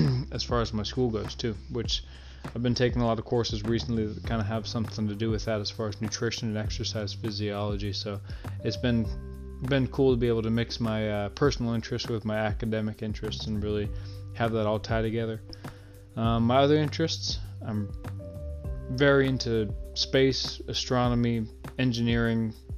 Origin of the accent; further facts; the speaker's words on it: West Coast, United States; I'm again from the West Coast, so I'm a big San Francisco 49er fan.